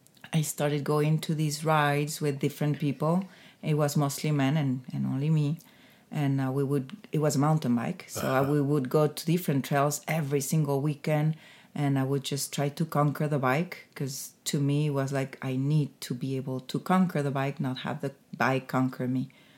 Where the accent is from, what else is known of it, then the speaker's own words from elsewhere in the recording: Mexico City, Mexico; So I was born in Mexico City. even though I have that French heritage, and I grew up speaking two languages because there is a French community in Mexico City.